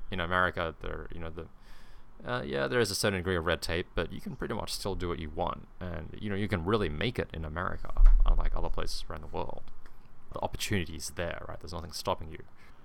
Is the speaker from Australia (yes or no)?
yes; Australia; for example, I'm from Australia, we have a great social security network, we have free public healthcare.